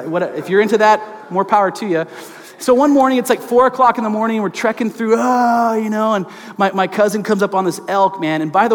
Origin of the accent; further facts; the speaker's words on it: Seattle, Washington, United States; I grew up in the Seattle area in the great Pacific Northwest